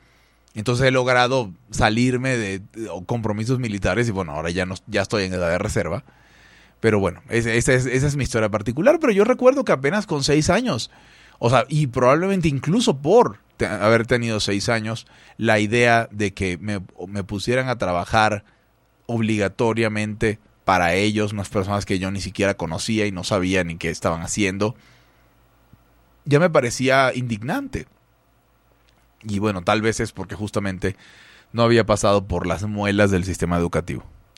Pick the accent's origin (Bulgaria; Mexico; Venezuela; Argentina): Venezuela; born there; yo nací en Venezuela. Y habiendo nacido en Venezuela, muy temprano me enteré que existía la guerra.